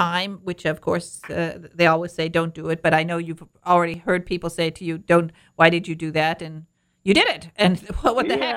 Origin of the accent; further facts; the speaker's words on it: Michigan, United States; also born or lived in Detroit; I'm from Northern Michigan, but then we moved to Detroit, and we had this wonderful library called McGregor Public Library